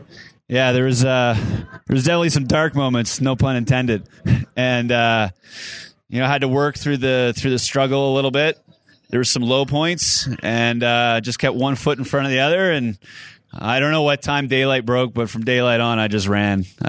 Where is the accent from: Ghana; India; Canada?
Canada; Josh and I are two dudes from Canada. Nothing more than that. That's, you know, we're two dudes from Canada that like to push our limits and challenge ourselves.